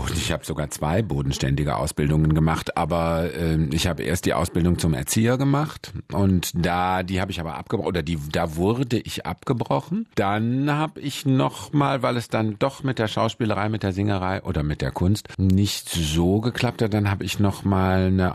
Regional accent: Mülheim an der Ruhr, North Rhine-Westphalia, Germany; now in Cologne, Germany; Mülheim an der Ruhr ist meine Geburtsstadt. Da war ich bis 17 und dann bin ich nach Köln und zwischendurch bin ich wieder zurück. Aber ich glaube, jetzt lebe ich mit einigen Unterbrechungen schon 35 Jahre in Köln.

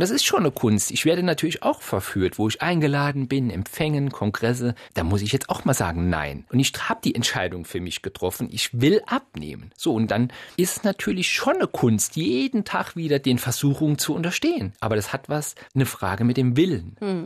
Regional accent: Saarbrücken, Saarland, Germany; Ich komme da aus Saarbrücken, lebe zwar jetzt im Rheinland

